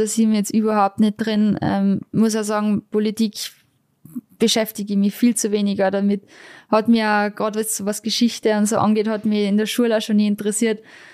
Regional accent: Austria; Das ist natürlich die größte Auszeichnung bei uns in Österreich, was man eigentlich kriegen kann als Sportlerin.

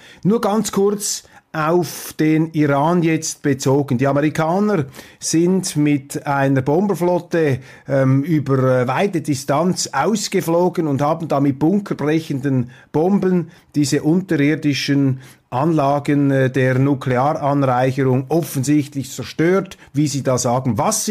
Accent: Switzerland; Als Schweizer haben wir in diesen Fragen mit großer Demut und Zurückhaltung zu urteilen.

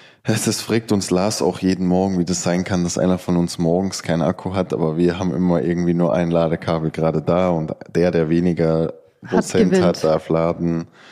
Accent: Netherlands; Bei uns in Holland tragen die Kinder keine Fahrradhelme.

